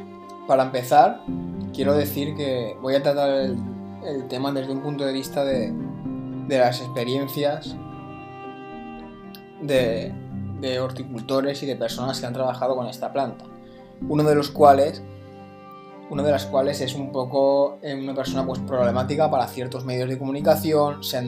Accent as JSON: {"language": "Spanish", "country": "Spain", "said": "porque por ejemplo en mi país, en España"}